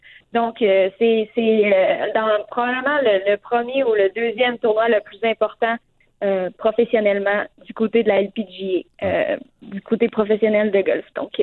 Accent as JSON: {"language": "French", "town": "Victoriaville", "region": "Quebec", "country": "Canada", "tie": "born or raised there", "said": "Exactement, j'ai grandi à Victoriaville."}